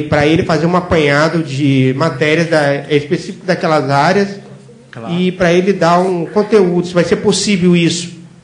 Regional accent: Vitória, Espírito Santo, Brazil; sou de Vitória do Espírito Santo.

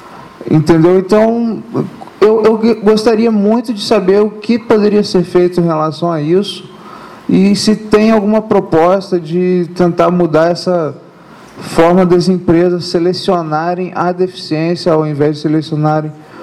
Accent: Campos, Brazil; sou de Campos

